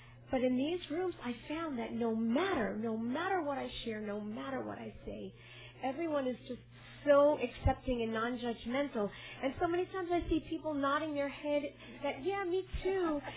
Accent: New York, United States; I'm from New York.

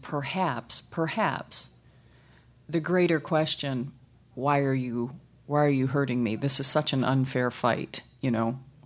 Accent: Michigan, United States; now in Los Angeles, United States; I was paying off student loans here in Los Angeles. Again, I'm originally from Michigan

